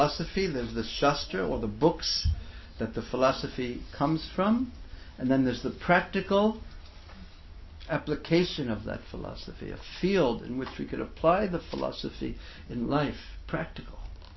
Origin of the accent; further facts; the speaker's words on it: New York, United States; And in New York, I cannot, because I grew up in New York, I cannot tell you what the Bowery is like.